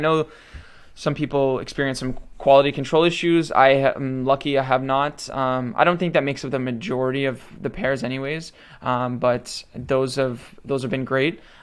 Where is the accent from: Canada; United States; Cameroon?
Canada; I live in I'm Canadian, obviously, so you got to keep that in mind.